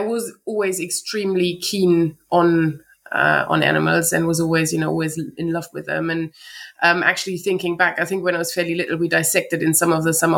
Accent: Hesse, Germany; English is a second language; I grew up in Germany, in the middle of Germany, near Frankfurt, which is a big town. Kind of stayed there through my childhood, pretty much, where my parents were kind of coming more from the south, but that's where I grew up.

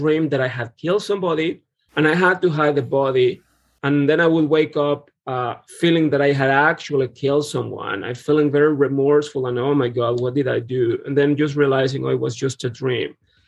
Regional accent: Mexico; English is a second language; So I didn't study literature or Spanish because I grew up in Mexico.

